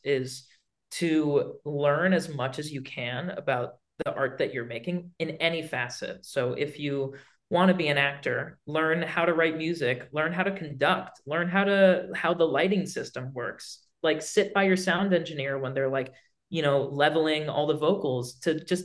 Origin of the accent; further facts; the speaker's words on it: United States; because I'm fully Cuban, but I was born and raised in America.